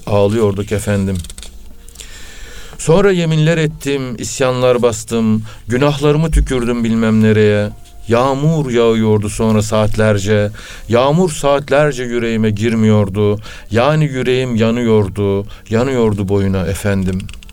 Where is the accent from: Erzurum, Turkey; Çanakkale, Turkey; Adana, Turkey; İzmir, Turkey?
Çanakkale, Turkey; Biga; ben işte çocukluğum Biga'da geçti, köyde. İmam Hatip ilkokulu köyümde okudum, İmam Hatip lise, ortaokul, İmam Hatip Biga İmam Hatip'te okuduk.